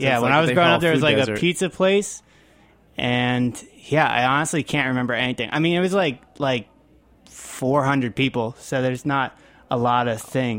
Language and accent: English; Pennsylvania, United States; I'm from South Central Pennsylvania, York County, just kind of a pretty small rural town that, you know, no one would know of, so.